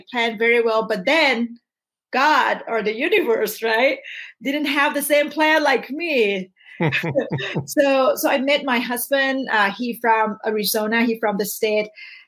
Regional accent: Thailand; You know, I came from Thailand, from lower middle class family, totally broken family.

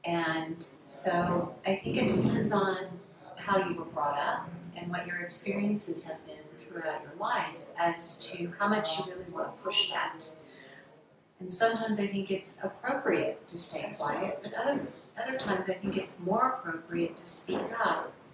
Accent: Texas, United States; So I was brought up in Texas

